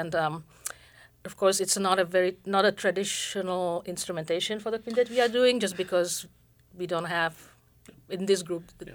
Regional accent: Prague, Czechia; now in Fairbanks, United States; I was born and raised in Prague. My mother is Czech, but my father is actually Indian Burmese

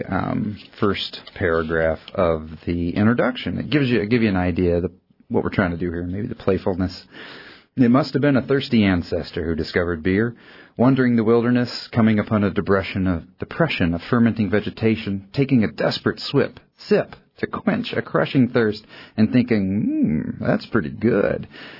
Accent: Anchorage, Alaska, United States; You know, I grew up in Alaska. I love this state. I grew up in Anchorage, and I've lived in Juneau for nearly 20 years, visited Fairbanks a lot, been to the villages.

